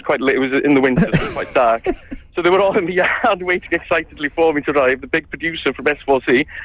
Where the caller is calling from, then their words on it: Pontycymer, Wales, United Kingdom; I'm calling from Pontycymer in South Wales.